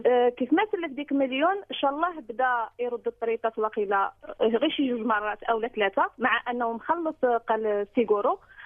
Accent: Tangier, Tanger-Tetouan-Al Hoceima, Morocco; now in Spain; لا انا من طنجه ماشي من تطوان.

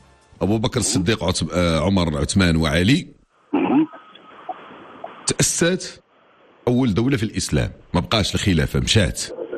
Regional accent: Casablanca, Casablanca-Settat, Morocco; أنا من الدار البيضاء.

